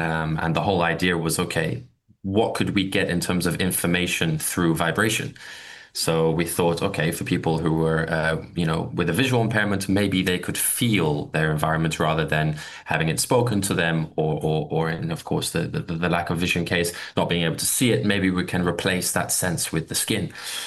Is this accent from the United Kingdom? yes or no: no; South Africa; now in Eindhoven, Netherlands; as you heard in the beginning. I'm originally from South Africa, based out of here in the Netherlands.